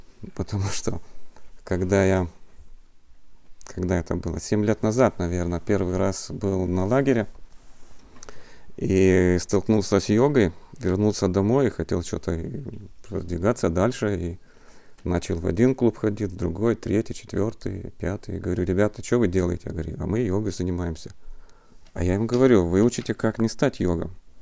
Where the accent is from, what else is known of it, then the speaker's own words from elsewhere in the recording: Kaunas, Kaunas County, Lithuania; Я приехал из Литвы, города Каунас.